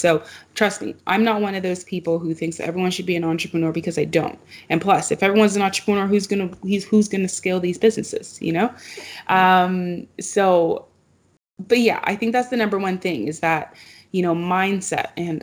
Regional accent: Canada; I know, as a Canadian, it's strange.

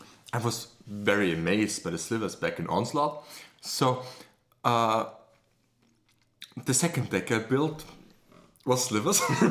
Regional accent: Austria; English is a second language; Yeah, basically, because we are from Austria. And for those who don't know this, it's not Australia.

